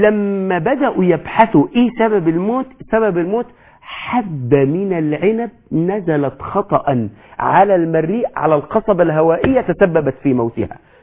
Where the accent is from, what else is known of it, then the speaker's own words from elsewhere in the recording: Egypt; الناس لما عندنا في مصر يسموها ايه؟ بيسموها الشرقة